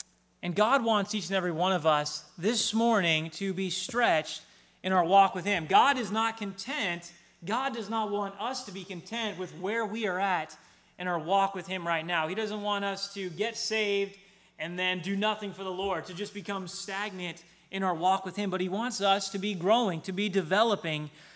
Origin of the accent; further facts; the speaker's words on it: Nashville, Tennessee, United States; I am from Nashville, Tennessee